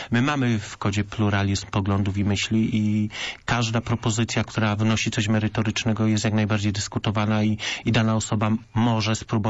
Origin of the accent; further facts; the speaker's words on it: Wronki, Greater Poland Voivodeship, Poland; Ja sam pochodzę z miasta, które liczy 12 tysięcy mieszkańców. To są Wronki oddalone 50 kilometrów od Poznania.